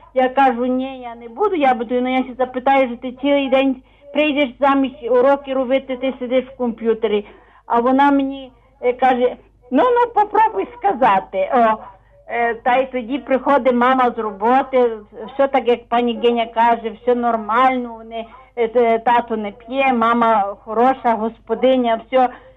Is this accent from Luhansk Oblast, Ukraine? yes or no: no; Lviv, Lviv Oblast, Ukraine; Я з Львова, прабабця.